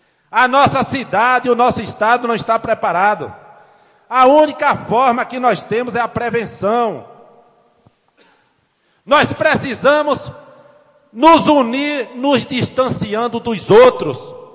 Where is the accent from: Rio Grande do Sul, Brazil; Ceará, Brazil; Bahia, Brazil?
Bahia, Brazil; Baixa Grande; meus amigos baixagrandense, povo da minha terra